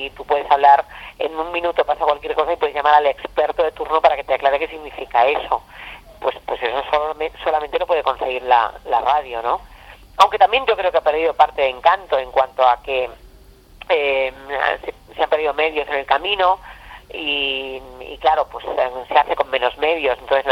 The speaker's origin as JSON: {"language": "Spanish", "region": "Extremadura", "country": "Spain", "tie": "born or raised there", "said": "Y luego cuando me voy ya de mi pueblo a Badajoz, pues estando estudiando, trabajando, un poco de todo"}